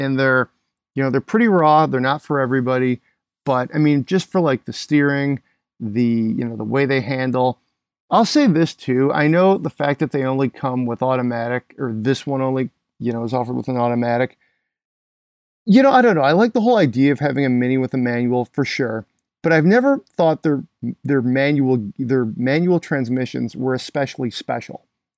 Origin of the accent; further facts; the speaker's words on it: Michigan, United States; growing up in Michigan, you don't see a ton of them.